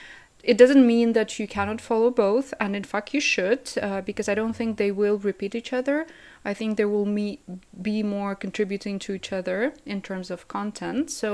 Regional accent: Kazakhstan; also born or lived in multiple countries; I'm originally from Kazakhstan, lived in multiple countries, and studied wine throughout the last 5 years.

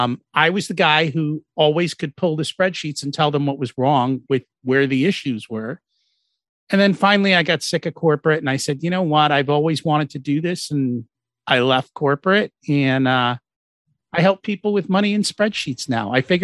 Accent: New York, United States; I grew up outside of New York City, and I would go into New York City and buy stuff wholesale and come back and mark it up 100% and sell it to all my my school friends.

